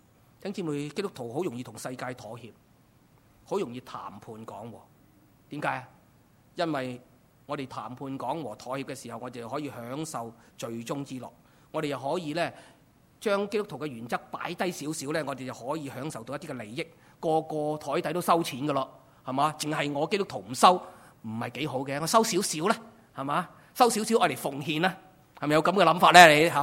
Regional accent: Hong Kong; 我们香港人发挥得淋漓尽致香港仔的精神是什么？

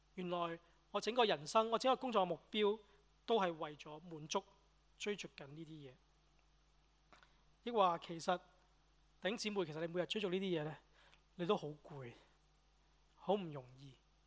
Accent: Hong Kong; 我們香港人見到士多啤梨就會傻了，好好吃啊。

